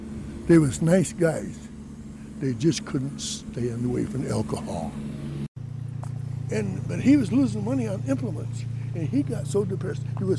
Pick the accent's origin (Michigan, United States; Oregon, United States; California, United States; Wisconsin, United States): Michigan, United States; Alden; also born or lived in Rapid City; I was born and raised in Alden. We moved to Rapid City in 1943. My dad went to work on the railroad.